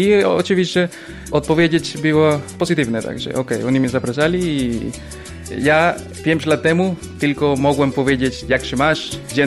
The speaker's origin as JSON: {"language": "Polish", "town": "Caracas", "region": "Capital District", "country": "Venezuela", "second_language": "Polish", "moved": "yes", "lives_now": "Warsaw, Poland", "said": "jestem z Caracas, Wenezueli"}